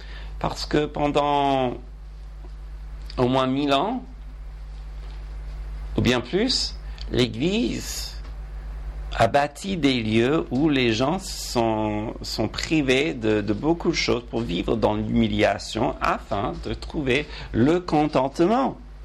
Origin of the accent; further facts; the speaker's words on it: United States; now in Paris, France; quand nous avons déménagé ici à Paris, et quand on a vu Paris pour la première fois, surtout en tant qu'Américain